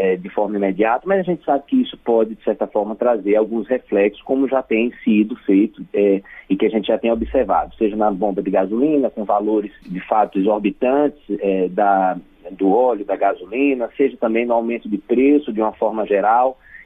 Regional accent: Brazil; e agora eu falo como brasileiro, temos uma dependência em diversos produtos com relação a outros países.

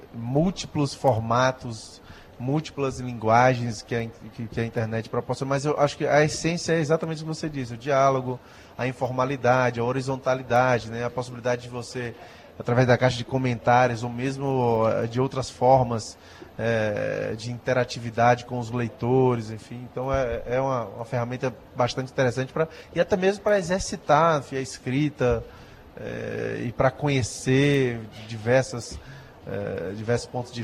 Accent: Fortaleza, Ceará, Brazil; also born or lived in São Luís; o lugar onde eu morei mais tempo na minha vida, que foi São Luís do Maranhão. Eu sou de Fortaleza, mas morei 18 anos em São Luís.

